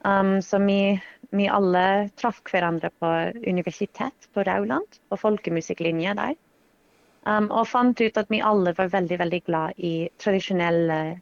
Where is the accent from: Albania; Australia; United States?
United States; så jeg er jo fra USA, og i USA så stjeler vi stjeler tradisjonelle låter fra alle forskjellige kulturer.